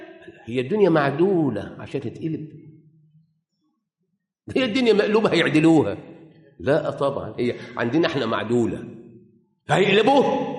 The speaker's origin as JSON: {"language": "Arabic", "country": "Egypt", "said": "وإحنا بالذات كمصريين"}